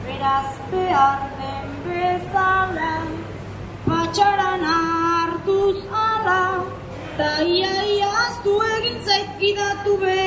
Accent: Basque Country, Spain; Gipuzkoarra naiz izatez, baina gaurkoz arabatik nator.

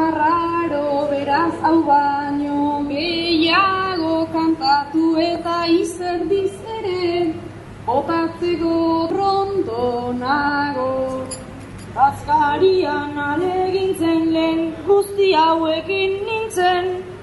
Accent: Basque Country, Spain; Gipuzkoarra naiz izatez, baina gaurkoz arabatik nator.

